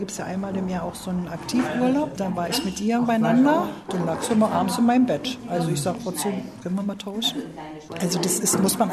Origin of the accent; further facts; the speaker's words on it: Neuenhagen, Brandenburg, Germany; Und ich komme aus Neuenhagen und singe mit denen